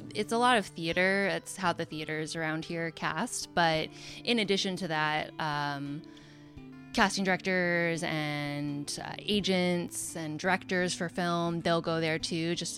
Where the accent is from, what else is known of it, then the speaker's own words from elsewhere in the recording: Maine, United States; I'm originally from Maine. I was born